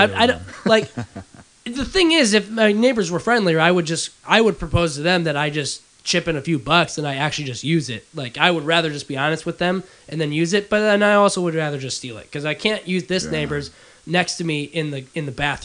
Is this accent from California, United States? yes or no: no; Illinois, United States; I often wonder, and now, when I was back home for the holidays here on Christmas, I'm from Northern Illinois, and I was sitting there talking with my dad and my sister